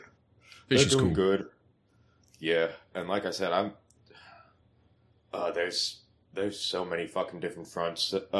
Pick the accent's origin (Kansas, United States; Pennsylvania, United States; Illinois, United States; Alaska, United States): Pennsylvania, United States; Like, my hometown, that was the old stomping grounds of the Johnston Brothers gang, who had the cops in their pocket. Of course, the area is just as corrupt as it was then. It's just that, like, with hard drugs, like, you can report to, like, especially the stateies in my part of Pennsylvan